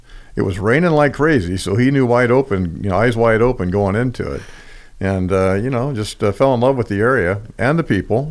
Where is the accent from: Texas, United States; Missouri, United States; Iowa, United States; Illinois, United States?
Texas, United States; Dallas; born there; I was born in Dallas, Texas.